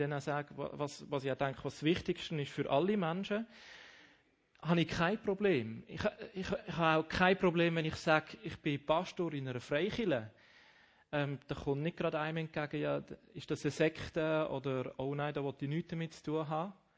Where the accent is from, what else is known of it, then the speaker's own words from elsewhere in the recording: Rheinfelden, Aargau, Switzerland; Aufgewachsen bin ich aber in der Nordwestschweiz, genauer gesagt in Rheinfelden. Das ist ja von daher gesehen, es ist noch Kanton Aargau, aber eigentlich schon Basel.